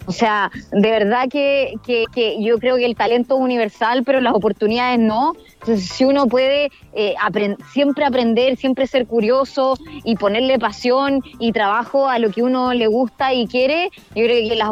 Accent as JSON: {"language": "Spanish", "town": "Santiago", "region": "Santiago Metropolitan", "country": "Chile", "tie": "born or raised there", "also_born_or_lived": "Arica", "said": "nací en Arica, después nos venimos a Santiago, estudié bioquímica"}